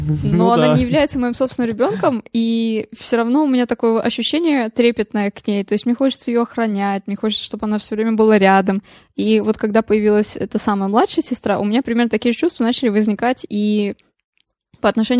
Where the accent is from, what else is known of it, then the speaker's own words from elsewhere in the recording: Saint Petersburg, Russia; Я из Санкт-Петербурга.